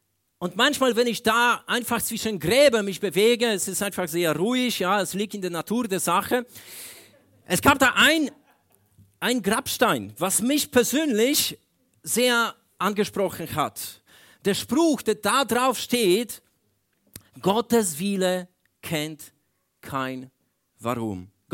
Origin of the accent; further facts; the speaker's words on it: Poland; Ich denke über 25 Jahre zurück in meine Heimat in Polen.